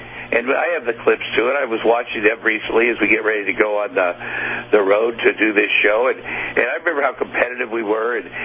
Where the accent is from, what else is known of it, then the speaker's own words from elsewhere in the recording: Iowa, United States; I grew up in Tumble, Iowa, as a single father.